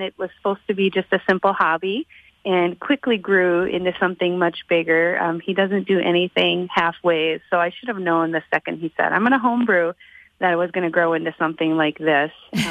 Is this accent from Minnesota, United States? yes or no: yes; Willmar, Minnesota, United States; We're originally from the Willmar, Minnesota area